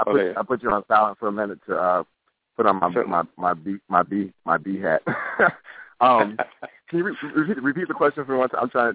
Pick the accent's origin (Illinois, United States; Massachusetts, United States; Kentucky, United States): Massachusetts, United States; Boston; moved away as an adult; My hometown is Boston, Massachusetts, and left there in 1989 after high school, and went to Tuskegee to study plant and soil sciences in their ag department.